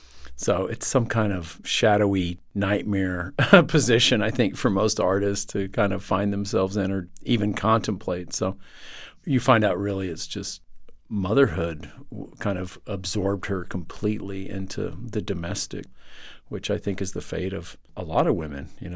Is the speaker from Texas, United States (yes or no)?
yes; Texas, United States; As a Texan, I was a big Beto supporter